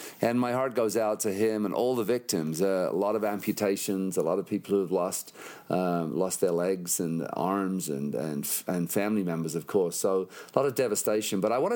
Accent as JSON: {"language": "English", "region": "England", "country": "United Kingdom", "tie": "born or raised there", "said": "growing up in England, where there really wasn't, police didn't even carry guns when I was growing up."}